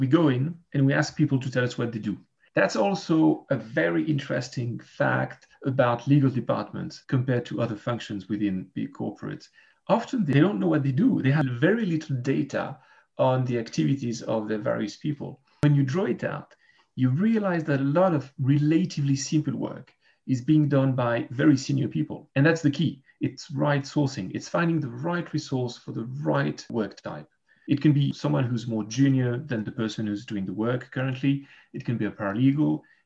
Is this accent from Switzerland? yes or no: yes; Geneva, Switzerland; I'm a lawyer from Geneva, Switzerland.